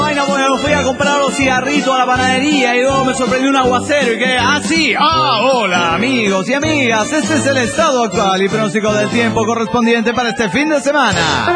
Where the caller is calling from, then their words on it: León, Guanajuato, Mexico; de León, Guanajuato.